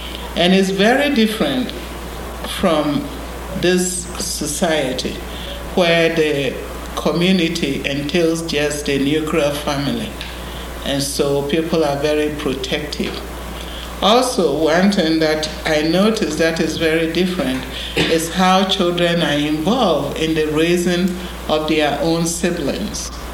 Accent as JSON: {"language": "English", "country": "Ghana", "tie": "born or raised there", "moved": "yes", "said": "compare and contrast the community I grew up in Ghana with the community I live"}